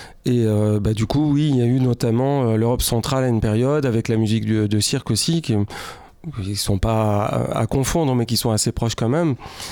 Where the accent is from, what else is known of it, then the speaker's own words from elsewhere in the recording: Rennes, Brittany, France; étant de Haute-Bretagne, donc de la partie est de la Bretagne, on vient de Rennes spécifiquement